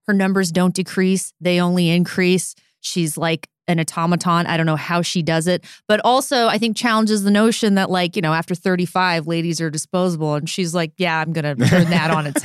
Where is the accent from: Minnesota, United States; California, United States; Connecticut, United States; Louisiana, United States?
California, United States; Oakland; Yeah, I'm from Oakland.